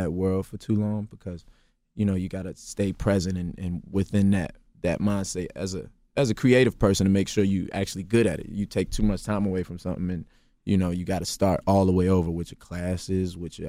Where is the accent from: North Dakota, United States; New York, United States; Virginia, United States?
Virginia, United States; You know, I'm from Virginia.